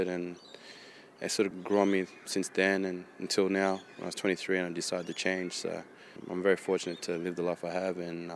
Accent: Sydney, New South Wales, Australia; born there; My mother's Fijian and my dad's a little bit African-American. But I was born here in Camperdown Hospital in Sydney.

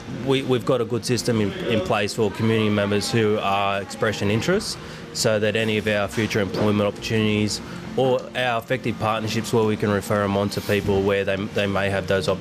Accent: Newcastle, New South Wales, Australia; I was born and raised in Newcastle. My family originates from the Walker, Nurella and Armidale regions. Mum and Dad growing up here were being Aboriginal, growing up in the community

